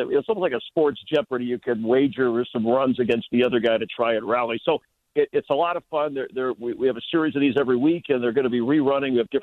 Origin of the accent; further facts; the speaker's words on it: Florida, United States; growing up in Florida before there was their own team and had to watch baseball on a superstation or the game of the week